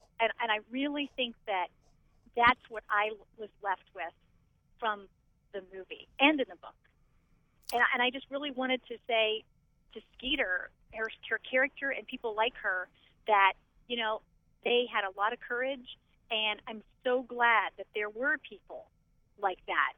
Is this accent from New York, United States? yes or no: no; Ohio, United States; and I was not raised in the South. I was raised here in Central Ohio